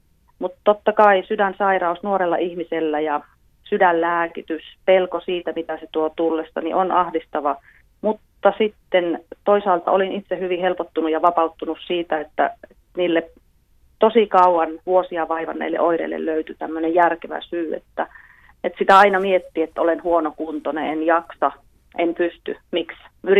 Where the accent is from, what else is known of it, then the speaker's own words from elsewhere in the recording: Mikkeli, South Savo, Finland; Minä olen mikkeliläinen 51-vuotias nainen